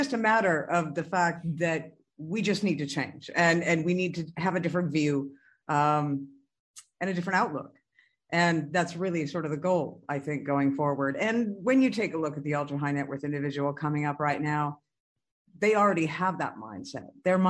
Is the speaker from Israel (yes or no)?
no; Canada; I mean, I'm Canadian, so money is very multicolored.